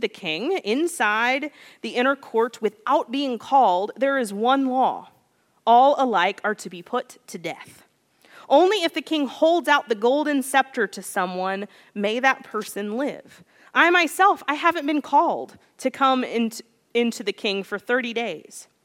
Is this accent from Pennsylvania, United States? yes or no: no; Lexington, Kentucky, United States; I'm an American, I'm a Lexingtonian by heart, right?